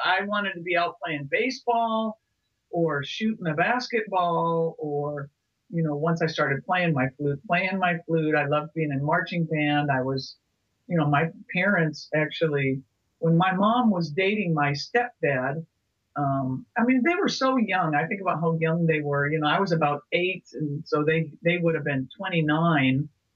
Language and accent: English; Midwest, United States; growing up in the Midwest, it's a marching band is king